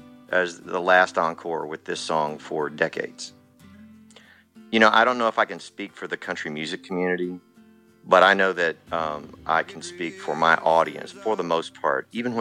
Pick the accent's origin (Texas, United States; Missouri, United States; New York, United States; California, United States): Texas, United States; Del Rio; I'm a singer-songwriter, and I was born and raised in Del Rio, Texas.